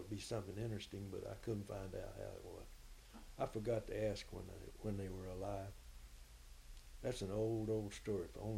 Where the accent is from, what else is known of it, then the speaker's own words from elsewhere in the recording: Cumming, Georgia, United States; born there; also born or lived in Roswell; I was born in Forsyth County, near Cumming, Georgia.